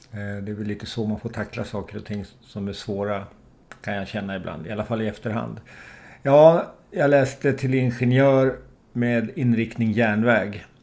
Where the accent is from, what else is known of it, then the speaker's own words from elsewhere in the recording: Västerås, Västmanland County, Sweden; Ja, jag är från Västerås och jag hamnade i tidig ålder lite snett.